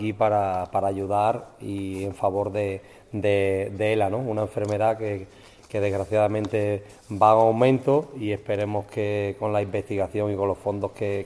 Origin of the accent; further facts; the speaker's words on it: Extremadura, Spain; que también son extremeños y son parte de la selección extremeña.